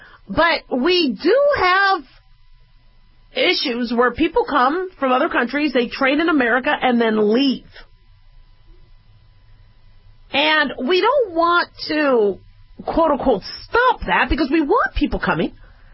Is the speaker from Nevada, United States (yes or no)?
yes; Nevada, United States; I grew up in Nevada. I went to undergrad in Nevada. I went to medical school in Nevada. I went to residency in Nevada. I did my last year at UCLA, which is why I started to build some California roots.